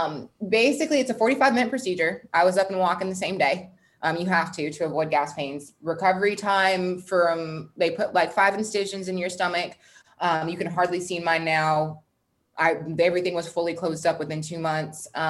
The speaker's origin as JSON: {"language": "English", "region": "Texas", "country": "United States", "tie": "born there", "said": "I was born in Texas. I've lived all over the South. I've also lived all over the North as well."}